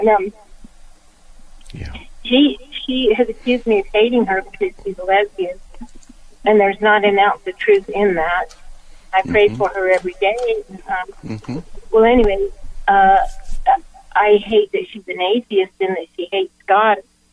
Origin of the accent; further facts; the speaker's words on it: United States; born there; how grateful I am that I was born in America.